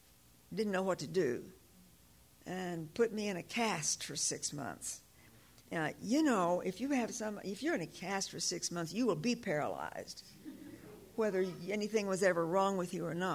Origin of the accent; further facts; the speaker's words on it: Knoxville, Tennessee, United States; And then my younger brother was born in Knoxville, because I grew up in Knoxville.